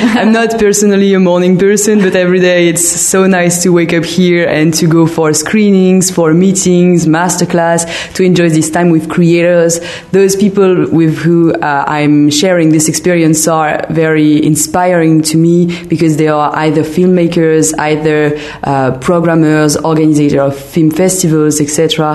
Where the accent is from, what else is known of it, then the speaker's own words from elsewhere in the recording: Bordeaux, Nouvelle-Aquitaine, France; English is a second language; because I'm studying political science in a French school called Sciences Po in my hometown in Bordeaux.